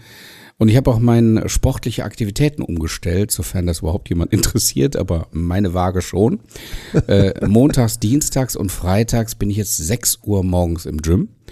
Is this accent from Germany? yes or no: yes; Düsseldorf, North Rhine-Westphalia, Germany; born there; now in Cologne, Germany; ich bin ja hier gebürtiger Düsseldorfer und Wahlkölner